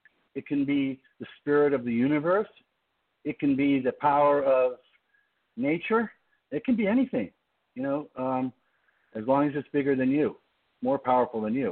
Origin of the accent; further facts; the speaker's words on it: New York, United States; I grew up in New York, so I also know the cultural traditions of Judaism